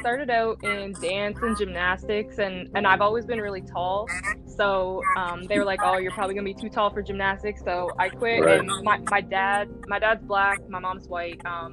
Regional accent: Canada; Yeah, and I'm also Canadian too, so we're basically born with skates on up here, so.

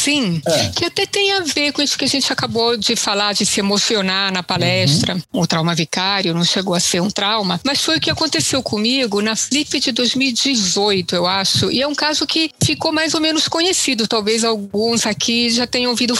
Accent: Brazil; Brasil com 5 anos de idade, com meus pais, minha família. Então eu me identifico com minhas origens, eu me considero italiana, mas eu sou também brasileira, porque eu cresci aqui, fiz todos os meus estudos aqui, eu me sinto brasileira.

